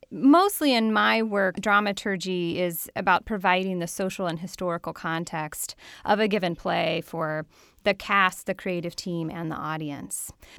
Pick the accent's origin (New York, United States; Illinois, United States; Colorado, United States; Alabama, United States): Alabama, United States; I am originally from South Alabama. I grew up on coastal Alabama. Most recently, I was living in Iowa City, Iowa.